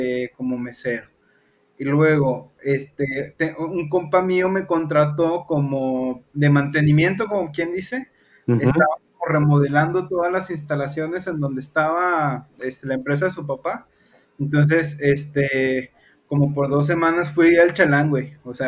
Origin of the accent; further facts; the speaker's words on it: Gómez Palacio, Durango, Mexico; pero de la feria de Gómez Palacio de Durango, de donde yo soy oriundo.